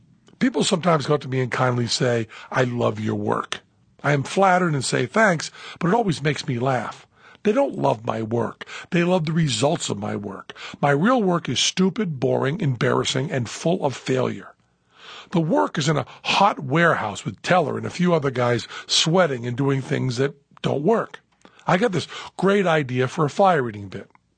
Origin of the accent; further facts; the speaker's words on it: New England, United States; I told him I was an atheist from New England.